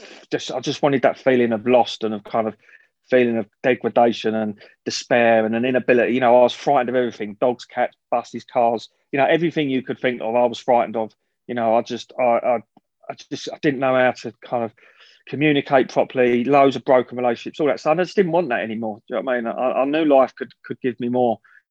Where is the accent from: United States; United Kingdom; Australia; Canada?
United Kingdom; East of England; I grew up in Leafy, Hertfordshire. You can only really score on Thursdays, Fridays and Saturdays.